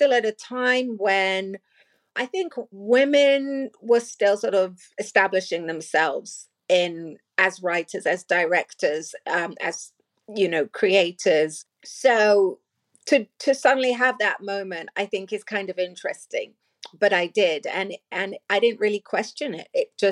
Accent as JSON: {"language": "English", "region": "London", "country": "United Kingdom", "tie": "born or raised there", "said": "I'm born and raised in London."}